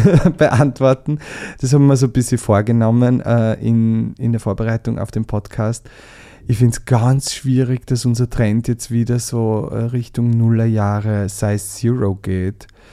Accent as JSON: {"language": "German", "region": "Burgenland", "country": "Austria", "said": "ich komme ja aus dem Südburgenland"}